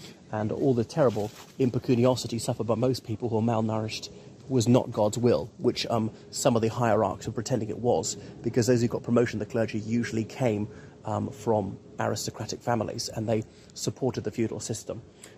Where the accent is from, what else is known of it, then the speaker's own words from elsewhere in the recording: Ireland; from Ireland, so welcome to my channel once again.